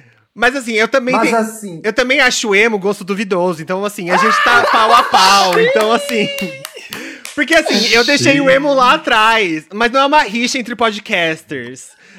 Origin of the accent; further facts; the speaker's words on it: São Paulo, Brazil; born there; Eu nasci em São Paulo.